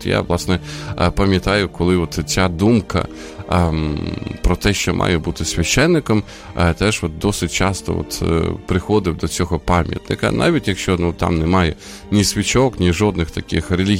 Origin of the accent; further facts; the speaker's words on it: Sumy, Sumy Oblast, Ukraine; в моєму рідному місті теж, от, є пам'ятник всім політв'язням, який був збудований, от, в Сумах на початку 90-х років.